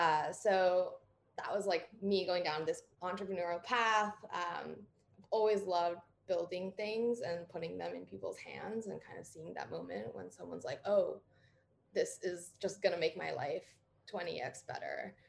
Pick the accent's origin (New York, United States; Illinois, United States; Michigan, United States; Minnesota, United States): New York, United States; I grew up in New York State and I went to school in California at Berkeley